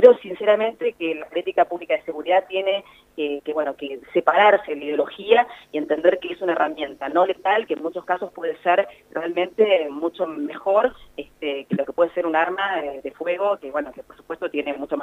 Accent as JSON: {"language": "Spanish", "country": "Argentina", "said": "como argentina"}